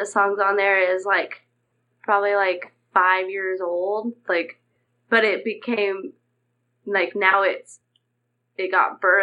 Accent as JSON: {"language": "English", "region": "Texas", "country": "United States", "said": "Oh, yeah. We're from Texas."}